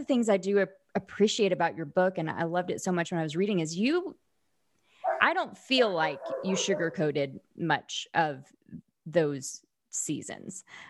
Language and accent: English; Oklahoma, United States; You know, I grew up in Southern Oklahoma, so I was a tornado drill.